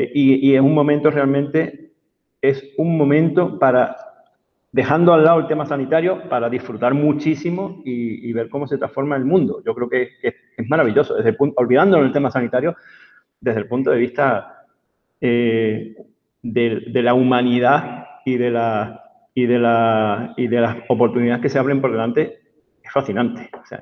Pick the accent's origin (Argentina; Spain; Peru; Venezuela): Spain; Ceuta; born there; yo soy español, pero nací en África, en una ciudad española que se llama Ceuta y que está en el territorio africano, en el norte de África.